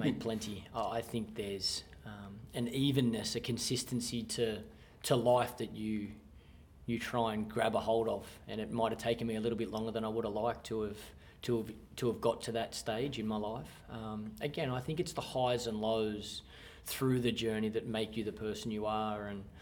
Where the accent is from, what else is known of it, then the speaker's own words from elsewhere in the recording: Australia; my value of playing cricket and my respect of that association being an Australian cricketer is no different to anybody that has come before me